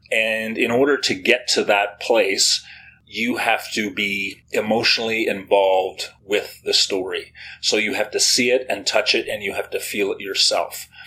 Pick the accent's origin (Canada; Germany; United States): Canada; I'm a Canadian journalist who has spent, I guess, 9 years overseas covering conflicts and disasters, primarily in Asia.